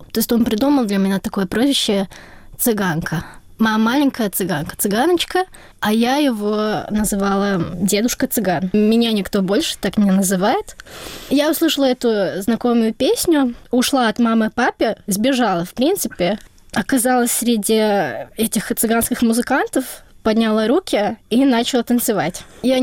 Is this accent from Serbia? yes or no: yes; Southern Serbia, Serbia; как мы с мамой и папой в моем родном городе на юге Сербии гуляли по городу